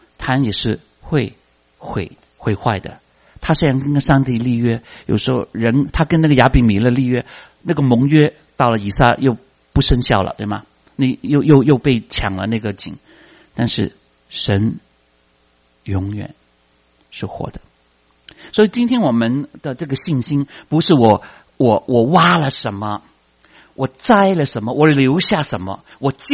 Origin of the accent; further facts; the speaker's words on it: Guangdong, China; 好像我们广东人说楼逢啊，就是应该是我的